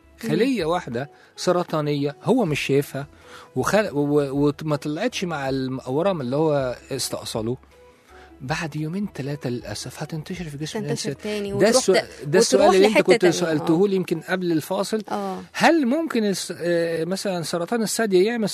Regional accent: Egypt; زي مثلا وزارة الصحة عندنا في مصر

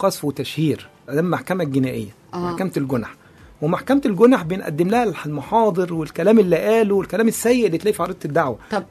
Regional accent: Egypt; لكن عندنا في مصر يعني الدوله ما بتدخلش جهد في اي جريمه جديده.

